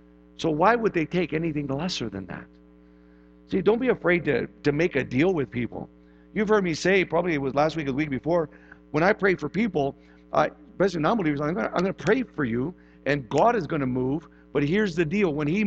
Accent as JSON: {"language": "English", "region": "Midwest", "country": "United States", "tie": "born or raised there", "said": "Like, I was raised in the Midwest. We don't do that."}